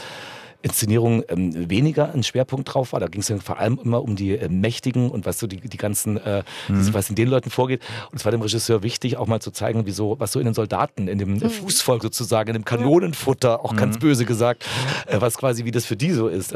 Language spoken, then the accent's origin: German; Zittau, Saxony, Germany; born there; ich bin in der DDR geboren, in Zittau.